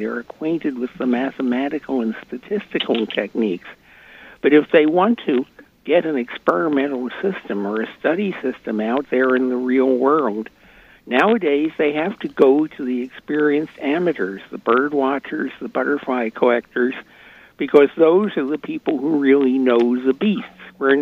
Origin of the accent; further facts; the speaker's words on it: Philadelphia, Pennsylvania, United States; Again, I grew up in the Philadelphia area, and as a teenager, when I wanted to collect insects, I went out to a rural gas station